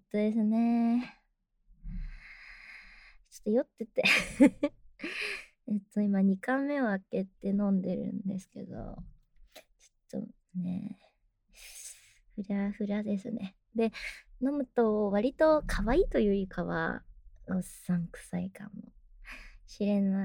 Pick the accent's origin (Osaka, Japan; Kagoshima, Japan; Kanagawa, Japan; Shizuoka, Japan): Kanagawa, Japan; 出身は、神奈川県ですね。今、横浜のあたりに住んでまして、海が見えて、綺麗なところです。